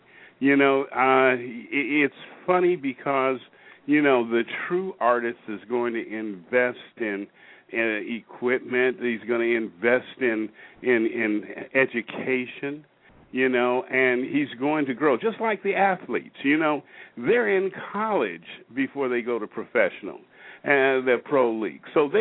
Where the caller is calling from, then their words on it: Federal Way, Washington, United States; I'm calling in from Washington State up here in the Evergreen State, close to Seattle, but I'm in Federal Way, Washington.